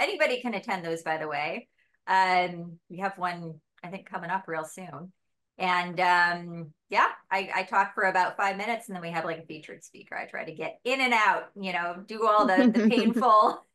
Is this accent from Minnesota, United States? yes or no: no; Chicago, Illinois, United States; I knew I needed to pay rent or else I had to leave because I'm from Chicago.